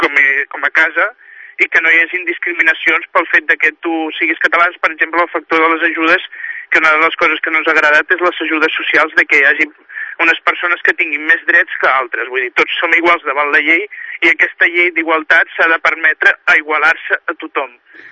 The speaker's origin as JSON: {"language": "Catalan", "region": "Catalonia", "country": "Spain", "said": "som catalans, també som espanyols"}